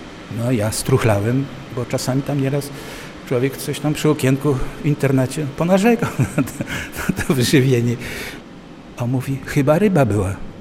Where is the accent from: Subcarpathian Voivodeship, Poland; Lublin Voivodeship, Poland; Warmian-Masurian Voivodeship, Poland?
Subcarpathian Voivodeship, Poland; ja z Rzeszowskiego.